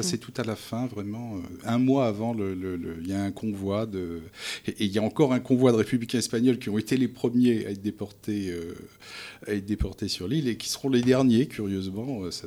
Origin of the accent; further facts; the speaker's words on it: Normandy, France; Oui, en fait, moi, je suis normand